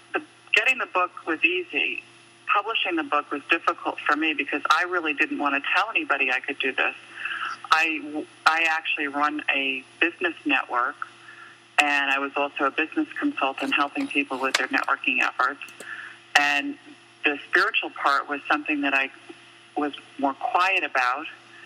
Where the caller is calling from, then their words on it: New Jersey, United States; New Jersey.